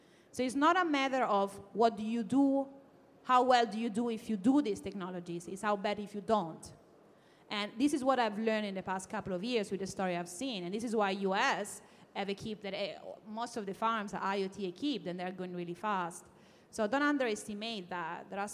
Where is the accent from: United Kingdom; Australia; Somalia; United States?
Australia; South Australia; I come from South Australia where it's so hot and dry, and it's a big topic.